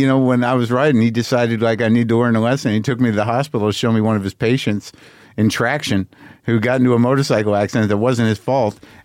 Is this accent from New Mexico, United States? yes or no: yes; Albuquerque, New Mexico, United States; But second to grade through high school, I was in Albuquerque. My dad's still out there.